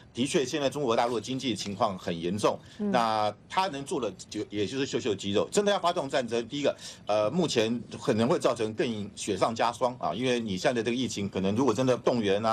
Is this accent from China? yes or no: no; Taiwan; 我们台湾人，我觉得看这次看到的就是一个恐惧